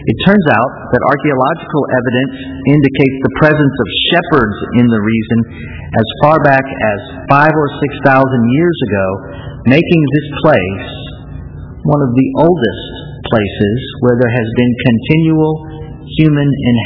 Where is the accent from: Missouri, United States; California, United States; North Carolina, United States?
Missouri, United States; St. Louis; I'm from St. Louis, which is my home city, and is built just below the confluence of three rivers, the Missouri and the Illinois and the Mississippi.